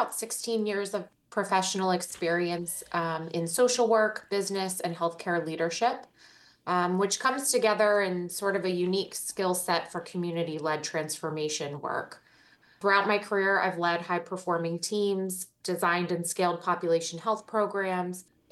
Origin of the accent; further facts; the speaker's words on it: Allentown, Pennsylvania, United States; As someone who was born and raised in Allentown, I'm deeply committed to helping our community transform